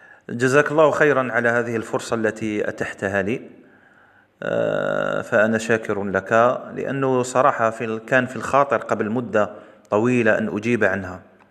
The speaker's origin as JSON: {"language": "Arabic", "country": "Algeria", "said": "تستعمل بالإجماع في بلادنا الجزائر في سياق الذم"}